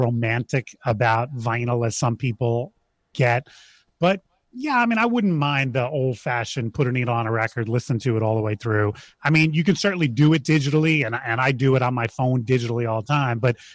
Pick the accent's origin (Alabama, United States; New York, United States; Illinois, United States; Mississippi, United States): New York, United States; Queens; And I grew up in Queens, New York. Queens was the last bastion of no cable.